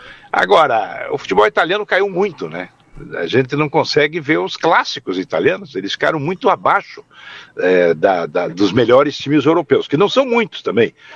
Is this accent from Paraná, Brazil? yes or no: yes; Paraná, Brazil; Eu acho que eu sou paranaense, claro